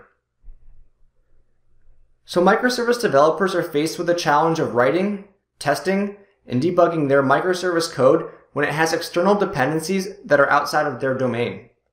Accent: East Coast, United States; now in Pacific Northwest, United States; I'm originally from the East Coast. I moved to the Pacific Northwest roughly 5 years ago.

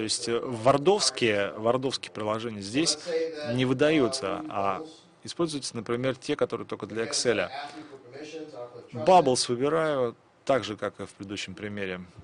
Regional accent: Chicago, Illinois, United States; Чикаго надо побольше сделать, потому что я из Чикаго

